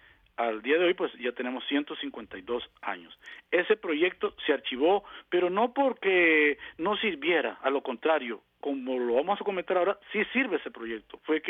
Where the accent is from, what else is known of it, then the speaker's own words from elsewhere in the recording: Los Chiles, Alajuela, Costa Rica; yo soy de Los Chiles y usted sabe que fui uno de los que iniciaron Radio Sistema Cultural Los Chiles y fui presidente de la emisora cultural de Los Chiles.